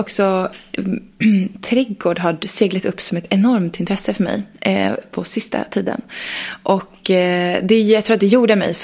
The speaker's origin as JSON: {"language": "Swedish", "town": "Leksand", "region": "Dalarna County", "country": "Sweden", "said": "jag är från Leksand som sagt. Jag är 38 år gammal."}